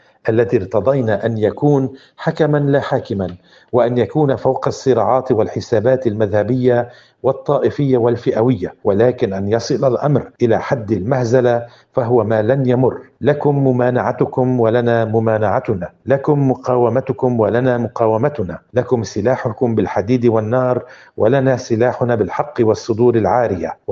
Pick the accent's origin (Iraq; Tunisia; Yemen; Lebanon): Lebanon